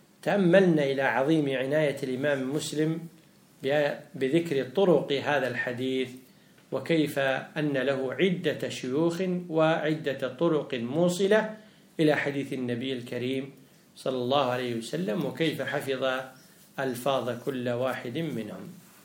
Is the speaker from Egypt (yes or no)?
no; Kuwait; عندنا بالكويت يقولون إيش قر عينك